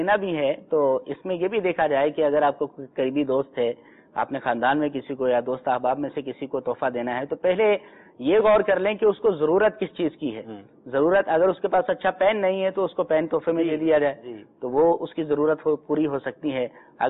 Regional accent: Nawabshah, Sindh, Pakistan; نواب شاہ عبدالحبیب بھائی میرا آبائی شہر بھی.

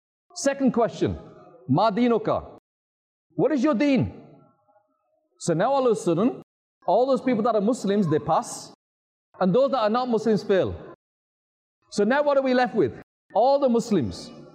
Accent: North West England, United Kingdom; In my hometown, in England, near Manchester

